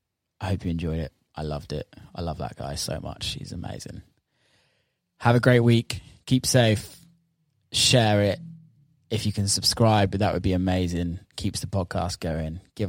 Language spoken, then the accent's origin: English; England, United Kingdom; I'm English.